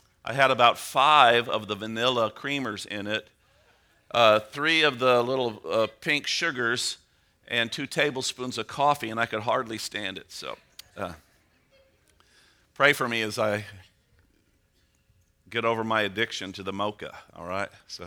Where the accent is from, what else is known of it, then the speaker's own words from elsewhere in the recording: Belleville, Illinois, United States; I grew up in Belleville, Illinois on Edgewood Drive.